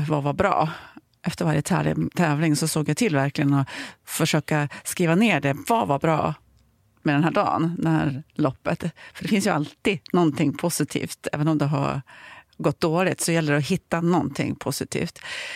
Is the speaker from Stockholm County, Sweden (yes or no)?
no; Ullånger, Västernorrland County, Sweden; also born or lived in Örnsköldsvik; Men jag flyttade faktiskt till Ullånger, ett mindre samhälle söder om Örnsköldsvik, när jag var 4 till mitt min pappas föräldrahem. Så jag uppväxte i Ullånger.